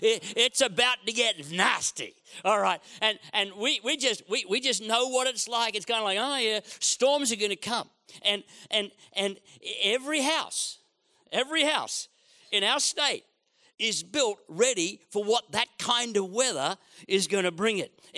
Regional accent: Queensland, Australia; also born or lived in Gosford; Almost all my life, I've lived in Queensland. I was born in Gosford, New South Wales. I was smuggled out of that terrible state before I was 1 year of age and I've spent the rest of my life living in Queensland

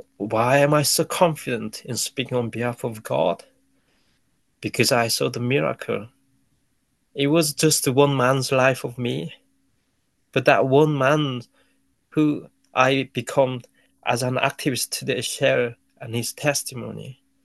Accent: North Korea; English is a second language; including my home country, North Korea, where I was born.

